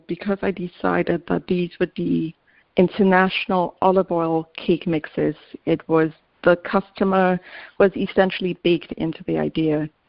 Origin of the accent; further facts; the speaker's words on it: Accra, Greater Accra, Ghana; My father is a quarter German, three quarters Ghanaian. And I grew up in Ghana, which in Accra, which a lot of people don't realize is quite multicultural. And I went to international schools.